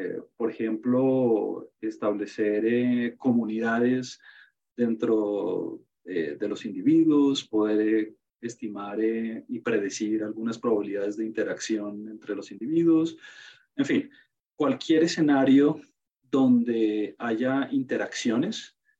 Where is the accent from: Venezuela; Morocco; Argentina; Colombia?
Colombia; yo soy colombiano y aquí en Colombia